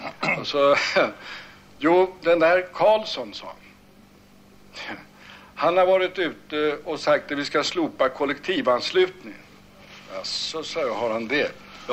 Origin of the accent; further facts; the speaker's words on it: Stockholm, Stockholm County, Sweden; born there; Jag brukar ju skryta med att jag är söderkis. Det där tar inte söderkisarna riktigt på allvar. Jag var det till jag var 2 år.